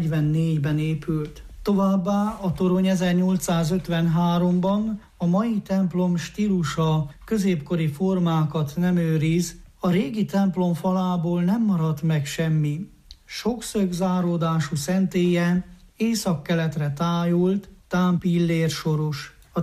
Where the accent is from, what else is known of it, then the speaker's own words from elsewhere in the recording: Kézdialbis, Covasna, Romania; 1980. január 3-án születtem Kézdivásárhelyen, szülőfalum Kézdi Albis. Nemesi családból származom